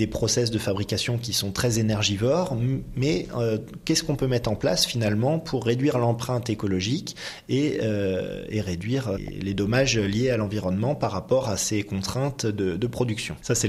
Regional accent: France; ça puisse être produit chez nous en France.

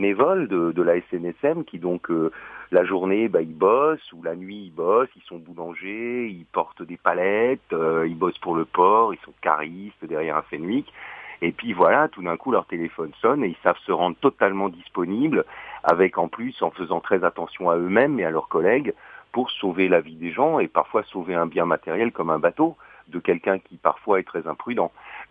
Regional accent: Strasbourg, Grand Est, France; Oui, on est tous de Strasbourg, on est tous des quinquagénaires.

